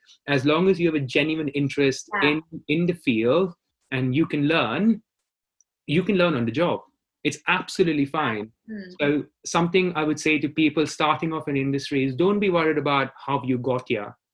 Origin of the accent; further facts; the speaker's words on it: Bangalore, Karnataka, India; So growing up in India, you know, in Bangalore is a silicon capital of India. So I grew up in the 90s in an India that had just gone through globalization.